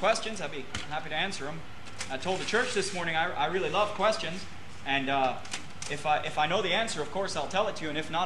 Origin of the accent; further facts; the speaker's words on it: Miami, Florida, United States; I grew up in Miami, Florida, amongst the Latin Americans there.